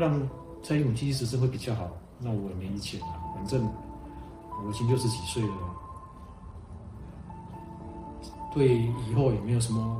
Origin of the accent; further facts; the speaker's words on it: Taiwan; 在台湾这边土生土长